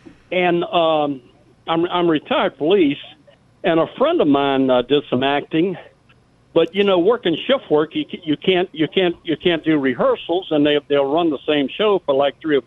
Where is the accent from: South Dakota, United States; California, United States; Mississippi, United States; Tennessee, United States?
Mississippi, United States; Oxford; I said, I can stay for Thursday, but my hometown's Oxford, Mississippi.